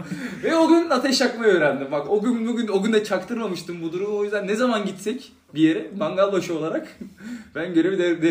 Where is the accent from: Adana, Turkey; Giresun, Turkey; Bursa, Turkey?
Adana, Turkey; Ama Adanalıyım.